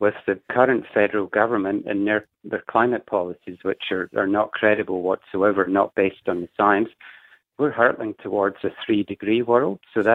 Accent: Scotland, United Kingdom; accent: Scottish; now in Australia; so you may have picked up I'm a Scot as an from the accent

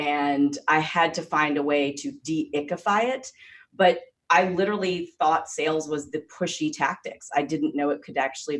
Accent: the South, United States; And so I'm originally from the South

